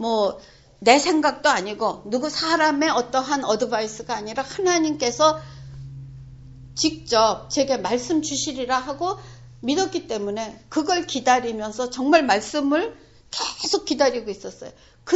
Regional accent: South Korea; now in Japan; 제가 또 한국 사람으로서의 어떤 고집이라 그럴까

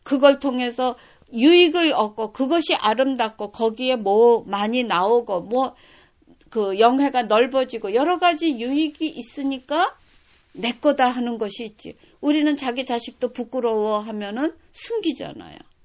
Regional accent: South Korea; 저도 한국 사람이니까 독도가 우리나라 하고서 자란 사람이고

